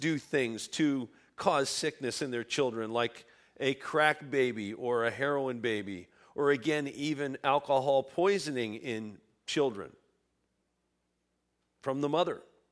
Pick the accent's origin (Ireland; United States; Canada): Ireland; You know, Irish people are, I'm Irish, so I know.